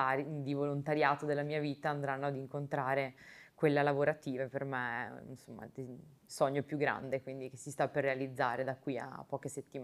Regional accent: Veneto, Italy; io sono originaria della provincia di Treviso, mi sono formata al liceo artistico di Treviso

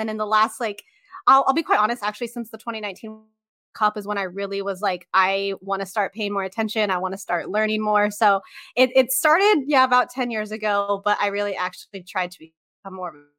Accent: Pacific Northwest, United States; I applied to a bunch of places close to me. I grew up in the Northwest.

